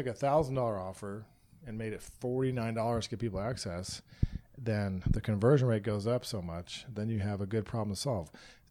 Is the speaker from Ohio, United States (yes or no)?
yes; Cleveland, Ohio, United States; I'm from Cleveland.